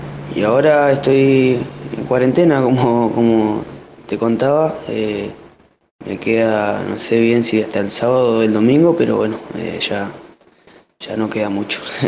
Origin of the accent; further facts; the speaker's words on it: San Carlos de Bariloche, Río Negro, Argentina; Tengo 23 años, vengo de Argentina, San Carlos de Bariloche.